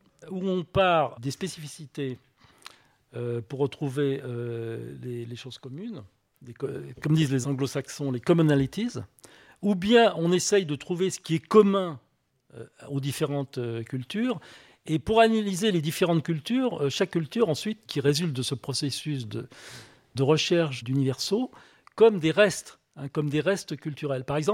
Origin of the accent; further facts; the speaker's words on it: France; je suis français, je vis en France, j'exerce ma profession en France